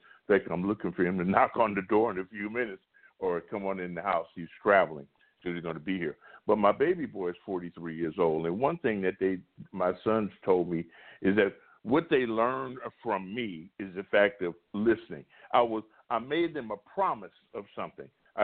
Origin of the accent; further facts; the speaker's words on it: Compton, California, United States; I'm straight out of Compton, bro. Okay? I mean, I'm sorry that Compton, my hometown got ended up with a reputation like that. But I mean, elementary, junior high school, junior college, and senior college, which I didn't complete, all in Compton.